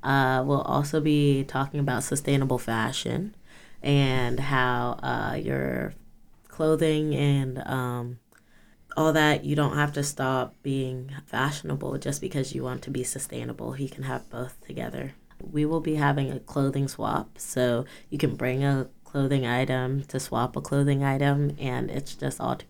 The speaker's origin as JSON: {"language": "English", "town": "Braddock", "region": "Pennsylvania", "country": "United States", "tie": "born or raised there", "said": "For me, I grew up in Braddock. So we have a steel mill right near us."}